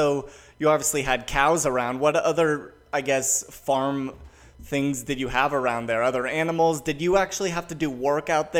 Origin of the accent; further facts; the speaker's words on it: Los Angeles, California, United States; I'm from Los Angeles, California, and I think most people know what that's like.